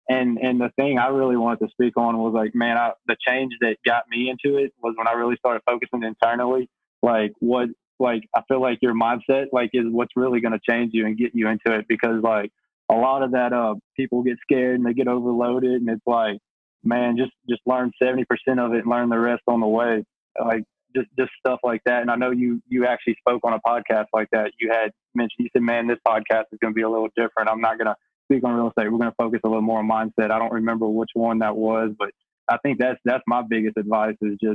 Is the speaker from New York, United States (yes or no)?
no; Louisiana, United States; now in Jonesboro, United States; Jonesboro, Arkansas. I've been in Louisiana the last, my entire life. I actually moved up here.